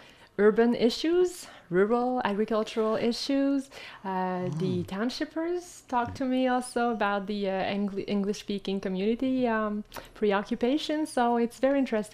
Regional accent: Sherbrooke, Quebec, Canada; born there; I was born here in Sherbrooke. I studied at the University of Sherbrooke in economics first, and then environmental management.

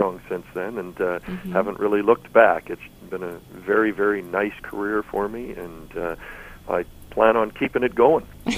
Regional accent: Canada; being a Canadian boy, it's a little disappointing that you spend quite that much time down in the States

